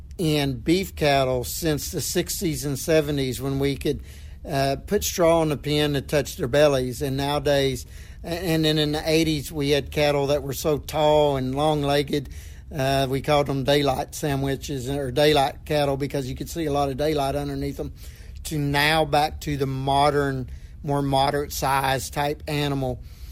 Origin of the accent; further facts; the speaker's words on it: Oklahoma, United States; Well, I'm from Southwest Oklahoma, so I'm in Oklahoma State, then Clemson, and then West Virginia University.